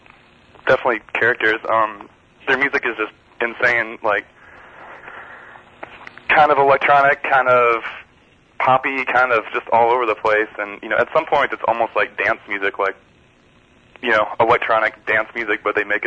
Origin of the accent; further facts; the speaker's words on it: Illinois, United States; Yeah, I'm from Central Illinois, so.